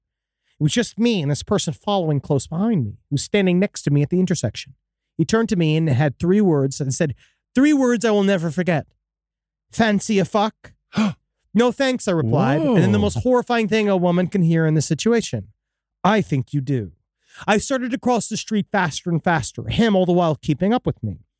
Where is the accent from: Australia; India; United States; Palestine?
Australia; I'm from Australia.